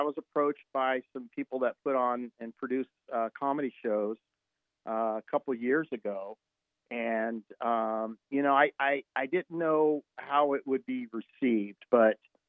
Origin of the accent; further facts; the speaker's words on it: Manhattan, New York, United States; because we're from Manhattan